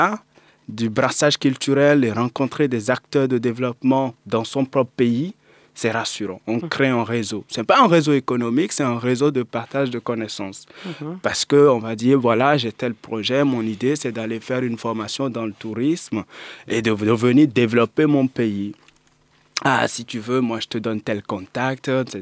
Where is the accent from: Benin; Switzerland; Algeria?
Benin; Parce qu'avant, chez nous au Bénin, même jusqu'à présent